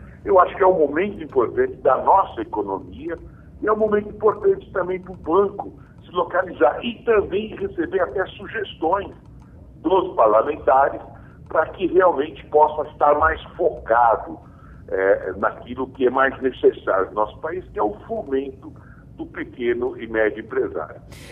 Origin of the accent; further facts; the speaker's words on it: Brazil; Eu, como brasileiro e produtivista que sou